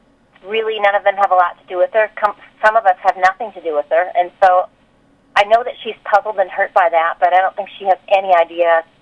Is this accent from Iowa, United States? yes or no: yes; Iowa, United States; I'm from the eastern side of Iowa, so I've been traveling around to your neck of the woods